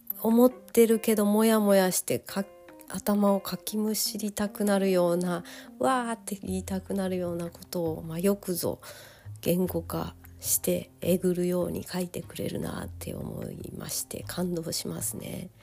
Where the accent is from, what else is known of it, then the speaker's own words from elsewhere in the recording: Tokyo, Japan; 私が東京育ちなもので